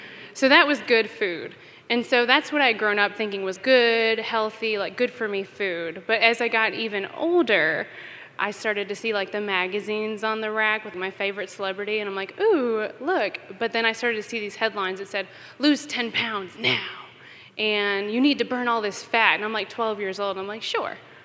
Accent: Memphis, Tennessee, United States; Like, I'm from Memphis, it's very low socioeconomic status for a lot of families

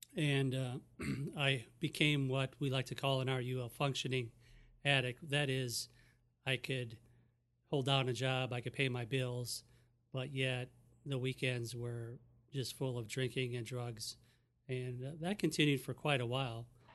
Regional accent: Menomonee Falls, Wisconsin, United States; I'm a member of Falls Baptist Church. I was born and raised in Menominee Falls, actually a large village just outside of Milwaukee.

